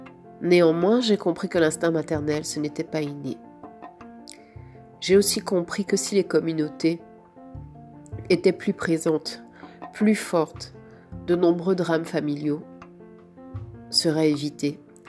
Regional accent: Cameroon; also born or lived in Senegal; now in Canada; je vis au Canada. J'ai grandi au Cameroun, j'ai des origines éthiopiennes et j'ai vécu presque 11 ans au Sénégal.

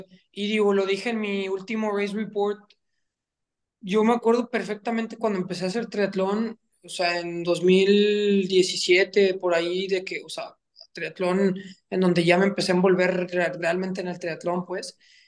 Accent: Mexico; Somos cuatro mexicanos.

